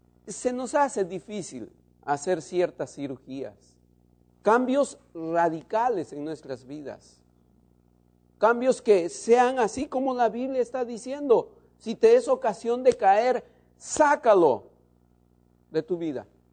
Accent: Peru; En mi país, en Perú, se usa una frase, dicen, viejo rabo verde.

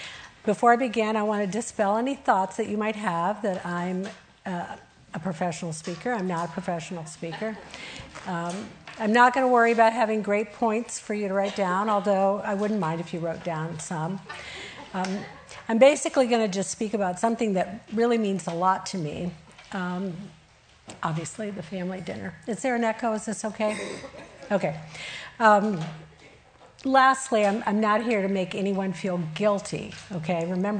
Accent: Brazil; So I grew up in Brazil, and help was easy to get, inexpensive.

